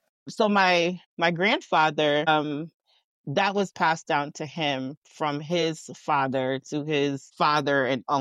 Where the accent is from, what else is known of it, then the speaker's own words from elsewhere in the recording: Frankfield, Clarendon, Jamaica; So I'm from a little town in Jamaica called Frankfield. It is in the country.